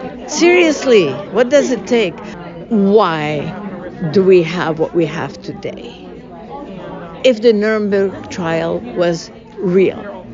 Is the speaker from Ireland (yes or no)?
no; Lebanon; now in United States; I was born and raised in Lebanon to my mom, who was exiled from Palestine